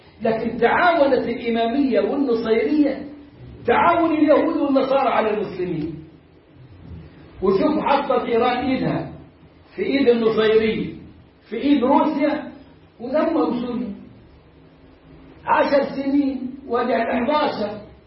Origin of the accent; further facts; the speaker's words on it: Egypt; لنعرف إحنا كمصريين ما احتكناش بهم في هذه الفترة